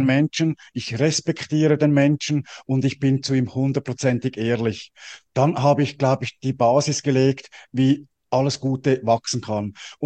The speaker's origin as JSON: {"language": "German", "country": "Switzerland", "said": "ich bin ja als Schweizer"}